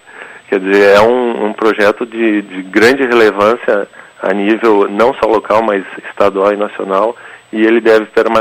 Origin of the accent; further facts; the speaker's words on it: Ijuí, Rio Grande do Sul, Brazil; é poder fazer isso em Ijuí, que é a minha cidade natal